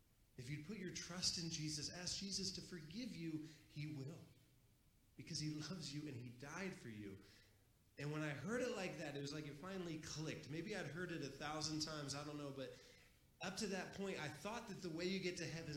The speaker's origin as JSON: {"language": "English", "town": "Van Wert", "region": "Ohio", "country": "United States", "tie": "born or raised there", "said": "rode up to my hometown of Van Wert, Ohio, got off the bus"}